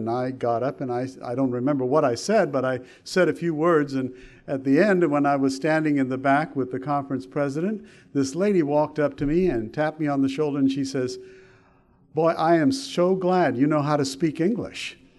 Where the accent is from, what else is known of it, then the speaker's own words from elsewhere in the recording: Sri Lanka; now in United States; I am an American, but I didn't grow up here as a young boy, and so I actually grew up far away from here. My mom and dad were missionary teachers at a mission school on the island of Sri Lanka, which at that time was known as Ceylon.